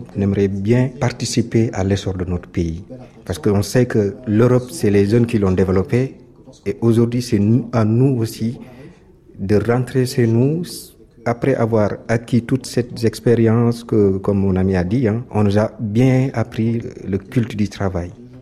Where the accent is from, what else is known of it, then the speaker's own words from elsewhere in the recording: Senegal; moved away as an adult; now in France; je suis Sénégalais. Et je vis en France depuis 10 ans. J'étais venu dans le cadre de mes études après ma licence 3.